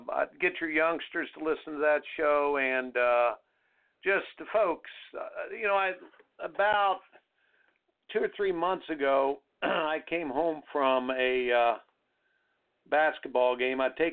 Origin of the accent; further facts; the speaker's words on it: Indiana, United States; I didn't see the toughness that growing up in Indiana playing on high school basketball.